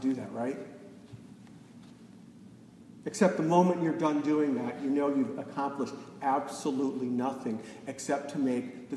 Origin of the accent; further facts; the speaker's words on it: Massachusetts, United States; And it didn't matter that I was from Massachusetts.